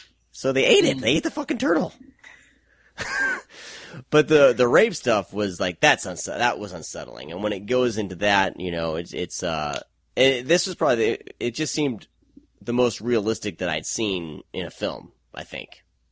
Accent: Midwest, United States; I mean, I grew up in the Midwest. I've visited butcher shops. We had, you know, we raise animals.

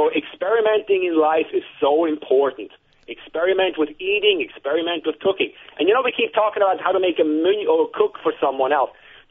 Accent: Switzerland; I come from Switzerland

